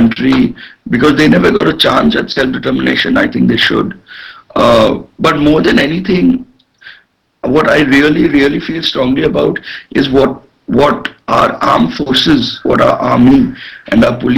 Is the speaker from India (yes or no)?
yes; India; So I just felt, As an Indian, and I've spoken out on Kashmir issues in the past.